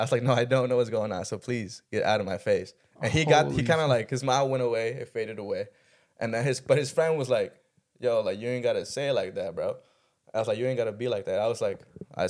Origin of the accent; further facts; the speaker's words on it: Atlanta, Georgia, United States; You know, I'm from Atlanta.